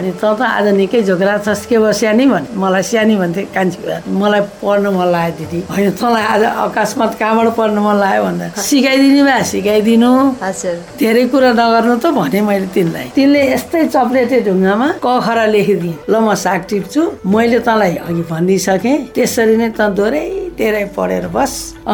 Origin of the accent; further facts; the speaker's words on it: Gorkha, Gandaki Province, Nepal; born there; मेरो जन्म थलो त गोर्खा हो।